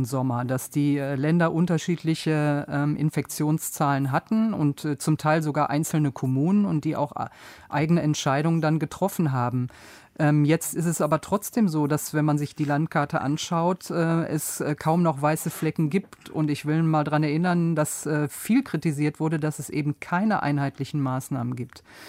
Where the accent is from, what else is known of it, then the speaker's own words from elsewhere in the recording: Duisburg, North Rhine-Westphalia, Germany; now in Berlin, Germany; ich fahre jetzt von, wo ich herkomme, von Duisburg nach Berlin in der Bahn 4 Stunden